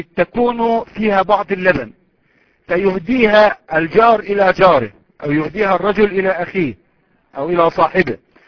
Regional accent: Egypt; يعني مثلا نحن عندنا في مصر الان رغيف قدره 5 قروش

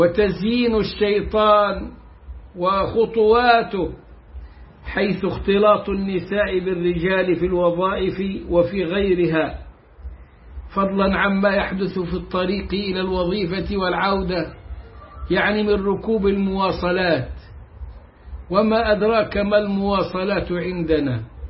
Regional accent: Egypt; والآن عندنا في مصر

